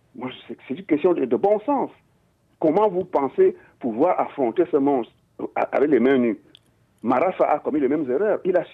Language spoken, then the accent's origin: French; Cameroon; Je vous assure, moi-même, je suis Camerounais, c'est pénible.